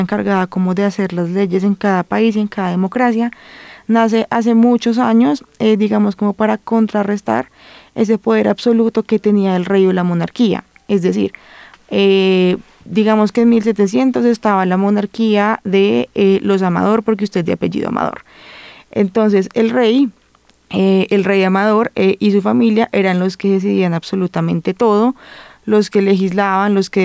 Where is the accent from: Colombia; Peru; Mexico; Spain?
Colombia; Huila; porque voy a hablar de Neiva porque soy del Huila